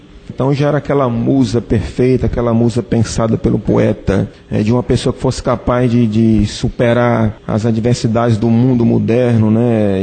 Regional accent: Juazeiro do Norte, Ceará, Brazil; born there; now in Fortaleza, Brazil; minhas mudanças da cidade de Juazeiro do Norte, onde eu nasci, para Fortaleza

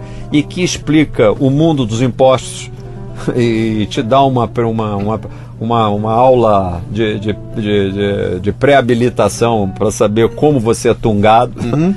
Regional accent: Brazil; nesse ponto faço uma meia culpa como brasileiro, nós gastamos tempo demais conversando bobagem.

